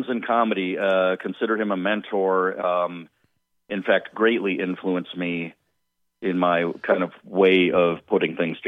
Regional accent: Marinette, Wisconsin, United States; I haven't been fortunate enough yet to do my hometown of Marinette.

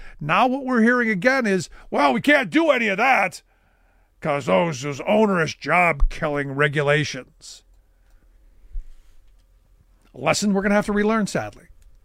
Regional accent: Cleveland, Ohio, United States; I say, look, my hometown of Cleveland gets a bad rap.

